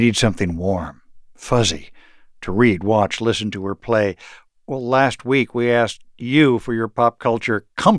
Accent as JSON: {"language": "English", "region": "Midwest", "country": "United States", "said": "I stand corrected as a Midwesterner."}